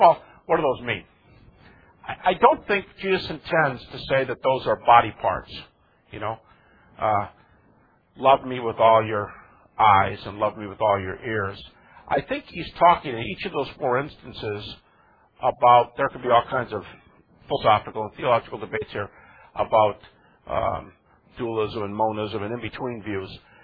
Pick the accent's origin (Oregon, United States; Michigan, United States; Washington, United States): Michigan, United States; Detroit; In fact, I'm from Detroit, and for a while there was a type of crime like this, where you're going down the expressway in a rough part of town